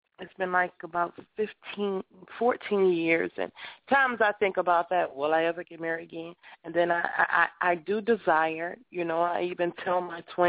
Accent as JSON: {"language": "English", "region": "Ohio", "country": "United States", "lives_now": "Florida, United States", "said": "I'm here in Florida, but I'm from Ohio. Me and my twin daughters, we've been here for, like, 5 months."}